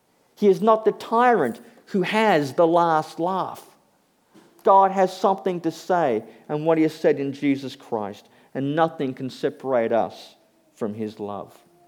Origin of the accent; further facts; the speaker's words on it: Queensland, Australia; I'm a Queenslander, so I have no idea what these words mean.